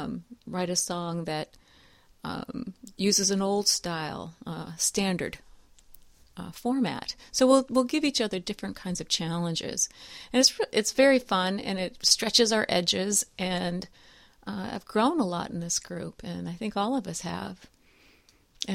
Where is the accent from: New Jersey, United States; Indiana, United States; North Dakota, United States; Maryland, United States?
Indiana, United States; Elkhart; I actually didn't come from a musical family, but I grew up in Elkhart, Indiana, and that's where all the band instruments were made at that time.